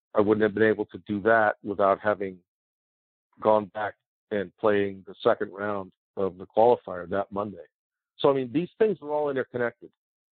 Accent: Washington, District of Columbia, United States; it's Washington, D.C. It's my hometown.

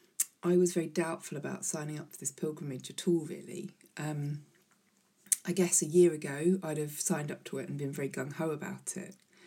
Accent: Gravesend, South East England, United Kingdom; born there; also born or lived in Chalk / Higham / Rochester / Gillingham; I was born in Gravesend, moved along through villages, Chalk, Higham, and then to Rochester, and to Gillingham, and then made it over to Whitstable.

